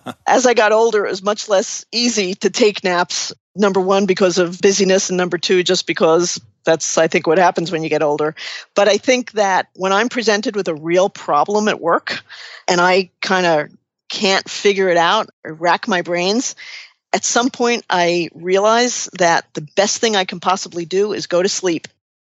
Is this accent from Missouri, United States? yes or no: no; New York City, New York, United States; And maybe part of that's because I'm from New York City